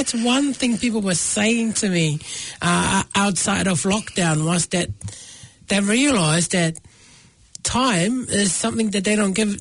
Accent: Tonga; I'm from Tonga

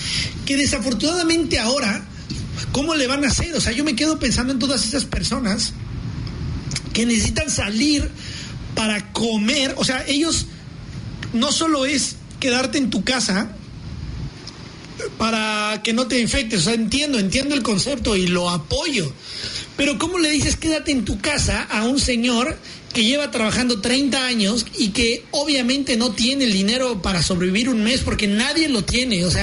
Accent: Mexico; now in New Zealand; soy mexicano

